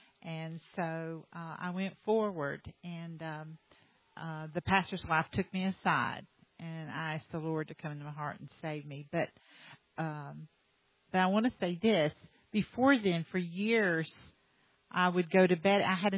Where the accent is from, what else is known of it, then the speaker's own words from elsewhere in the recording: North Carolina, United States; I'm from North Carolina, and I was saved when I was 13.